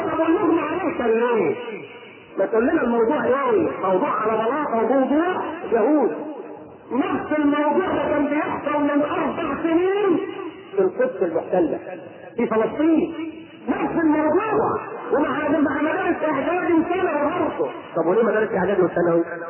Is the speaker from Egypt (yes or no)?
yes; Egypt; born there; مش انا مصري؟ ومولود في مصر؟ وابويا مصري وامي مصرانه وعيلتي كلها مصريه؟